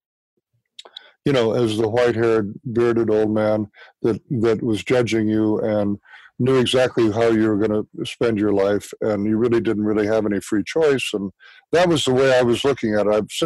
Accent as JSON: {"language": "English", "town": "Cedar Rapids", "region": "Iowa", "country": "United States", "tie": "born or raised there", "said": "I grew up in a Presbyterian church and congregation, a very supportive community congregation in my hometown of Cedar Rapids, Iowa."}